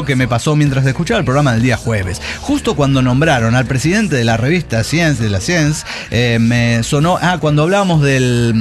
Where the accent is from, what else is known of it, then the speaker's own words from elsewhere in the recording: La Paz, Bolivia; born there; also born or lived in Santa Cruz de la Sierra; Nací en La Paz, sí. Y tengo certificado de nacimiento allá en La Paz. A mis 16 años saqué mi carnet de identidad en Santa Cruz de la Sierra.